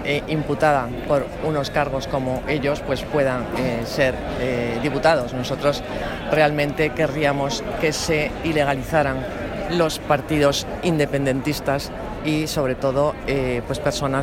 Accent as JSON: {"language": "Spanish", "region": "Region of Murcia", "country": "Spain", "said": "y como murciana el defender un plan hidrológico nacional que ningún grupo defiende"}